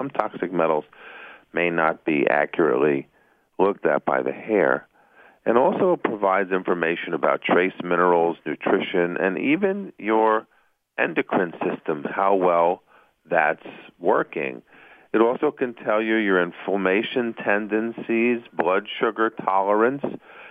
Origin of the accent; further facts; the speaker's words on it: New York, United States; So anyway, got to get used to the lingo because I'm originally from New York.